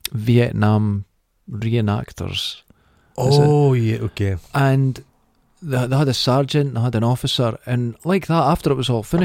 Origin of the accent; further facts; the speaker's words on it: Scotland, United Kingdom; accent: Scottish; oh, so my own Scottish accent sounds more Irish and not good enough.